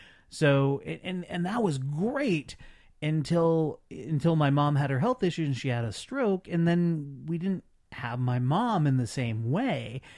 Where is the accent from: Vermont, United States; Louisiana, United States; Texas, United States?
Vermont, United States; Growing up, I grew up in Vermont, but I also grew up Catholic. So going to midnight mass was a big thing. And my parents very rarely did that because we grew up on a farm